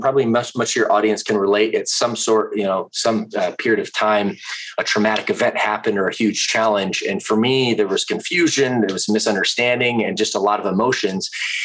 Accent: Atlanta, Georgia, United States; also born or lived in Midwest; Well, I always say originally I'm from the Midwest, but originally my first 10 years were spent in Atlanta, Georgia, in the deep South.

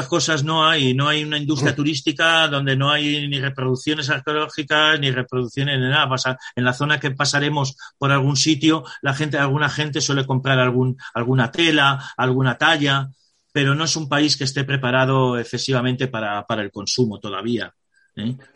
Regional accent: Spain

